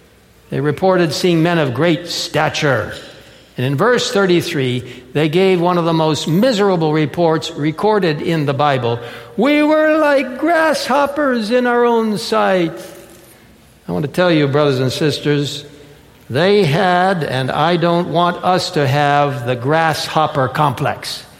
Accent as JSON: {"language": "English", "town": "Cairo", "region": "Cairo Governorate", "country": "Egypt", "tie": "born or raised there", "said": "I had the great privilege of growing up in Cairo, Egypt."}